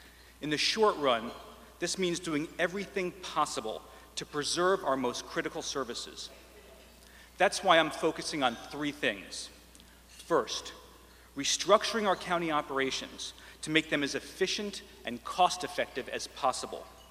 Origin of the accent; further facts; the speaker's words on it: Miami, Florida, United States; In my house growing up in Miami, I was raised with the concept of tikkun olam, the Jewish belief that each of us has the duty to work to heal and repair the world.